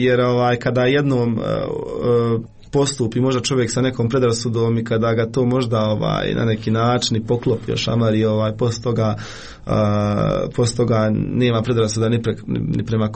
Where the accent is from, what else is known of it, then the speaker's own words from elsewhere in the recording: Miljevina, Republika Srpska, Bosnia & Herzegovina; Ja sam iz Foče, to jest iz Miljevne kod Foče, imam 23 godine